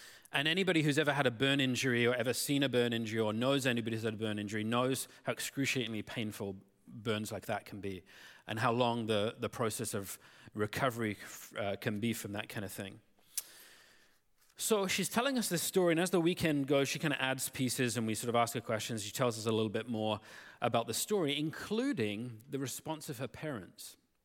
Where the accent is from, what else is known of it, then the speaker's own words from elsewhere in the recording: Northampton, East Midlands, United Kingdom; I remember going back to my hometown, to Northampton, to do my final year of university.